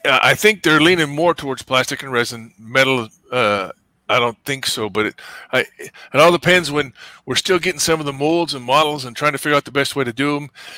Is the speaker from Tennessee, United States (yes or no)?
no; Montana, United States; Yeah, I grew up in Montana, where the rest of them are.